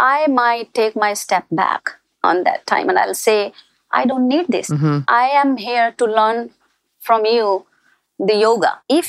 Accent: India; I'm from India.

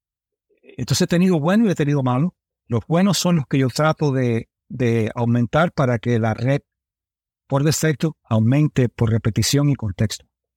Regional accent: New York, United States; also born or lived in Miami; Me crié en Nueva York y en Miami, cuando en una parte de un barrio de alemanes y irlandeses. Hispano, mi padre era español, hispano, no soy rubio.

